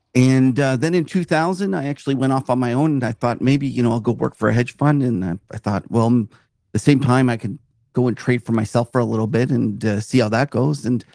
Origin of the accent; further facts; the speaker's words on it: Canada; As I mentioned, I'm a Canadian